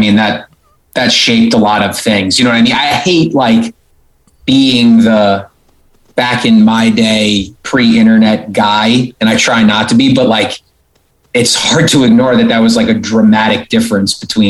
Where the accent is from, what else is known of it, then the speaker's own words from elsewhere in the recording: Smithtown, New York, United States; Yeah, born and raised. I'm from Smithtown, which is kind of like dead center Long Island, North Shore-ish.